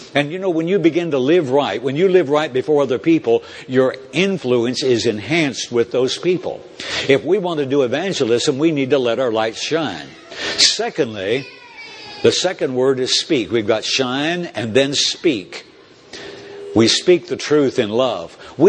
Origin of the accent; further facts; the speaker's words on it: Indiana, United States; Listen, I'm from Indiana, and Indiana University and Kentucky Wildcats, I mean, those, they often go head-to-head.